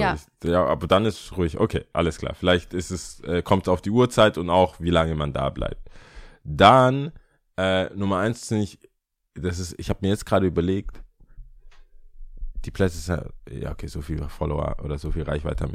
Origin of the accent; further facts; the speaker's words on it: Stuttgart, Baden-Württemberg, Germany; aber wir sind halt Stuttgarter